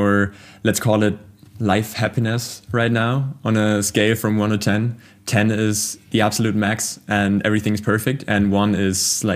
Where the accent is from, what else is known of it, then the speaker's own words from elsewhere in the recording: Germany; English is a second language; being born and raised in Germany, it's crazy to hear.